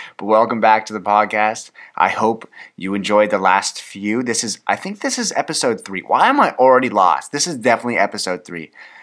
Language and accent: English; Canada; I'm Canadian.